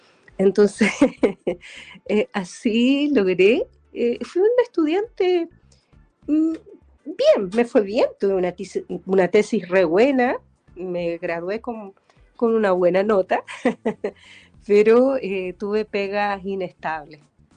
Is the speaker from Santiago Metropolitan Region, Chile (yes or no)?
yes; Buin, Santiago Metropolitan Region, Chile; yo soy de Buin y vivía en Paine la fecha. Ahora soy de Buin, que son como unas aledañas.